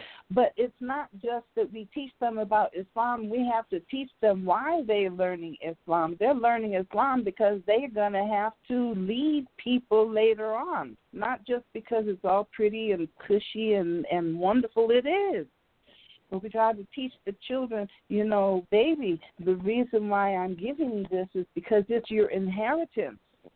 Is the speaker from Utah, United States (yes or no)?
no; Chicago, Illinois, United States; now in California, United States; And I'm calling from California, originally from Chicago, though.